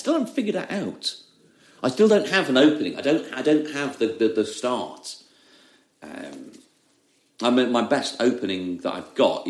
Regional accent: Leeds, Yorkshire and the Humber, United Kingdom; accent: Leeds; like over Christmas, my Leeds accent came back. When I hang out with pappies, because all my family are for wolves, I have a wolves accent.

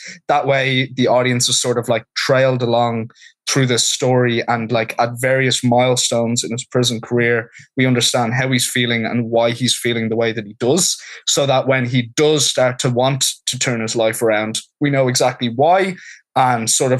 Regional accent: Dublin, Leinster, Ireland; moved away as an adult; also born or lived in Boston; now in Los Angeles, United States; I'm from Dublin. I'm from Finglas. And I've lived in the US now for about 9 years. Overall, I lived in Boston for 5, and I've been in LA for 3.5, nearly 4 years now.

